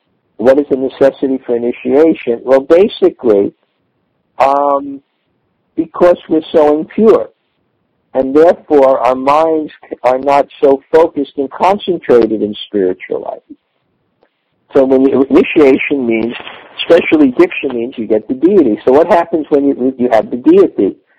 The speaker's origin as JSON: {"language": "English", "town": "Udupi", "region": "Karnataka", "country": "India", "said": "I explained this before because I come from Udupi"}